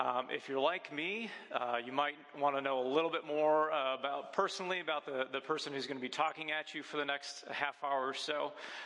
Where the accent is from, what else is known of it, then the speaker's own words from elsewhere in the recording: Indiana, United States; but I'm from Indiana, so you don't need to be too frightened this morning.